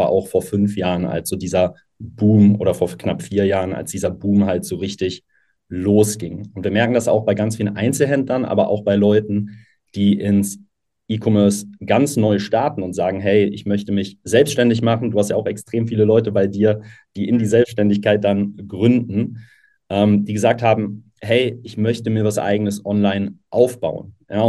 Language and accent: German; Cologne, North Rhine-Westphalia, Germany; ich komme ja aus Köln